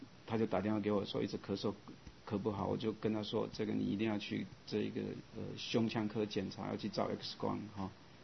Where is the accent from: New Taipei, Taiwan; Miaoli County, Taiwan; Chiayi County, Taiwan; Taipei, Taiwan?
Chiayi County, Taiwan; 所以我生在哈、哦、一个非常好的家庭，我们家是农家，在南部的嘉义县，